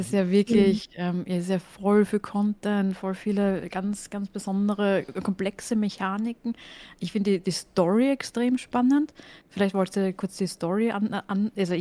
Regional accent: Austria; als Österreicherin hat es so viel Spaß gemacht

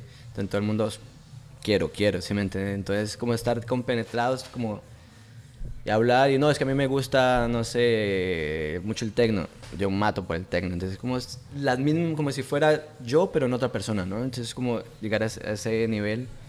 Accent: Colombia; moved away; Como salí tan joven de Colombia, no conocía.

